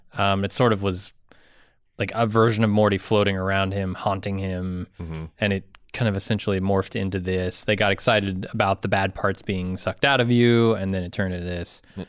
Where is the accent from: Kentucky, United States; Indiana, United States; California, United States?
California, United States; I mean, I'm a Cali kid. Yeah. I grew up in California. I wasn't born there.